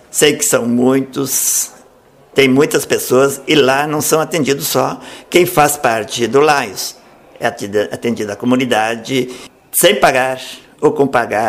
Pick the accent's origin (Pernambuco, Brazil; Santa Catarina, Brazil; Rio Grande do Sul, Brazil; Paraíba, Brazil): Rio Grande do Sul, Brazil; Crissiumal; now in Espumoso, Brazil; Sou natural da cidade de Criciúmal, próximo à fronteira com a Argentina, próximo de Santa Rosa, essa região. Hoje estamos residindo em Espumoso.